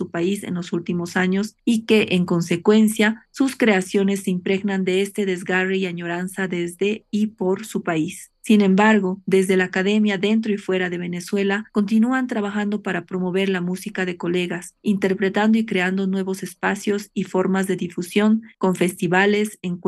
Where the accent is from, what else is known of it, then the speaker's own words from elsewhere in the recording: Bolivia; Como creadoras bolivianas, pero desde nuestros lugares de residencia, Bolivia y Alemania, nos presentamos